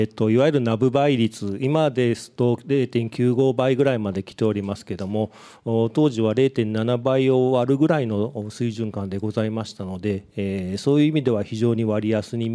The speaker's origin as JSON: {"language": "Japanese", "region": "Osaka", "country": "Japan", "said": "大阪人として"}